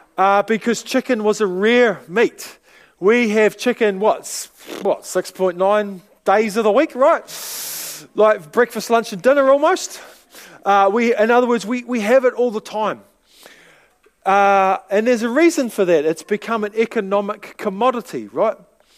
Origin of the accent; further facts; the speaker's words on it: Palmerston North, Manawatū-Whanganui, New Zealand; born there; also born or lived in Feilding / South Island; I was born in Palmerston North, right? Started going to church at Ashurst Anglican Church over there, and then shifted to Fielding, and then down to South Island.